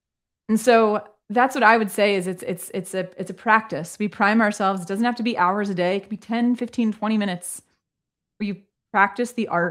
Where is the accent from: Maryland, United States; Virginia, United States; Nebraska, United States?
Maryland, United States; Baltimore; and I'm born and raised in Baltimore, a lifelong Orioles fan.